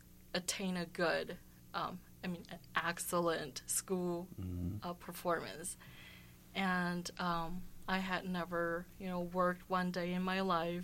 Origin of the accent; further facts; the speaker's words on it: Shenyang, Liaoning, China; English is a second language; Shenyang is the capital city of Liaoning Province.